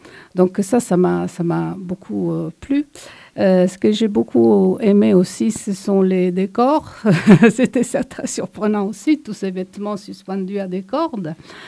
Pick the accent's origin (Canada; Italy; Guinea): Italy; now in France; je suis italienne